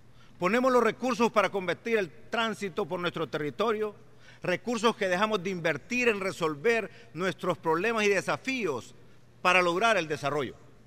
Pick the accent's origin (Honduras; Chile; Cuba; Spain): Honduras; No somos nosotros los hondureños.